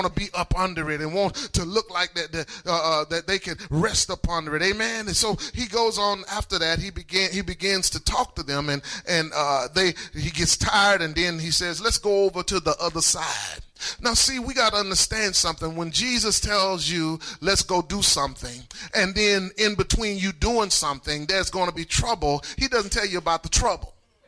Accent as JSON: {"language": "English", "region": "Louisiana", "country": "United States", "said": "I'm from Louisiana, so we like that lanyap."}